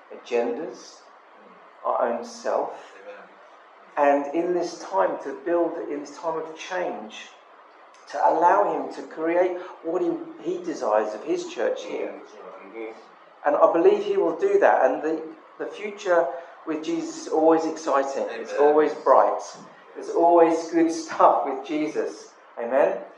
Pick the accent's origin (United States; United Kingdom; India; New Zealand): United Kingdom; England; and I'm from England.